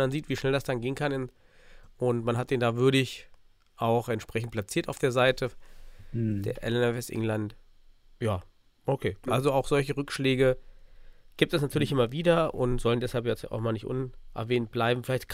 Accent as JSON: {"language": "German", "town": "Suhl", "region": "Thuringia", "country": "Germany", "said": "Ja, aus dem beschaulichen Suhl nach Erfurt, 30 Minuten mit der Bahn oder länger, glaube ich sogar."}